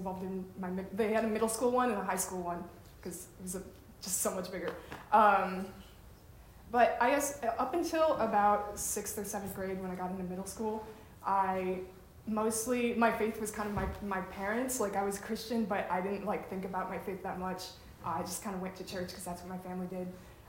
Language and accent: English; Wheaton, Illinois, United States; I'm from Wheaton, Illinois, which is a suburb of Chicago.